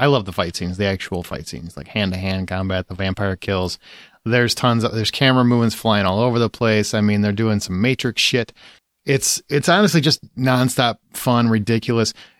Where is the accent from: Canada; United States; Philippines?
United States; Rockford, Illinois; That's my hometown.